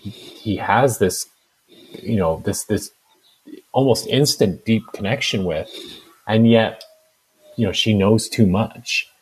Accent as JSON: {"language": "English", "country": "Ireland", "said": "I mean, you know, I'm Irish, so I feel like I've got some license to say this"}